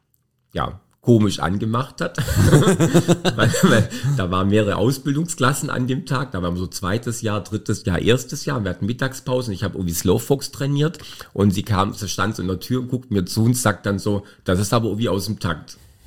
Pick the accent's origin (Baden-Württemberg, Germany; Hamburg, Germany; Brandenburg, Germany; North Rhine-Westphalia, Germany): Baden-Württemberg, Germany; Ich bin ein Oberschwabe, ja.